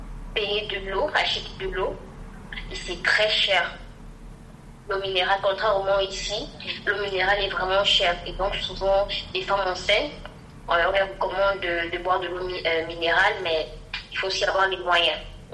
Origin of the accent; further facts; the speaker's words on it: Moanda, Haut-Ogooué, Gabon; now in France; On a grandi à Moanda, une petite ville du Togoué au Gabon. C'était une petite ville